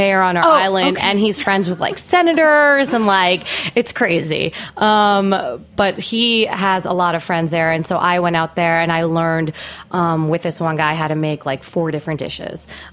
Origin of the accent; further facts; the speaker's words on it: New York, United States; I'm half Filipina. And when I grew up, I actually was not a huge fan of Filipino cuisine.